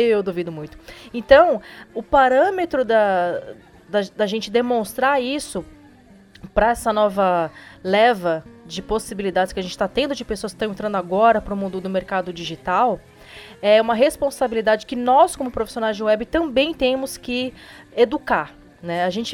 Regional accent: São Paulo, Brazil; also born or lived in Curitiba; now in Jaraguá do Sul, Brazil; Na verdade, eu sou de São Paulo, mas depois eu me mudei para Curitiba e agora estou em Jaraguá do Sul.

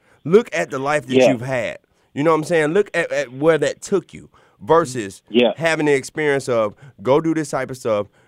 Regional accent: Montgomery, Alabama, United States; me growing up in Montgomery, Alabama, I have to say, I did not have that experience.

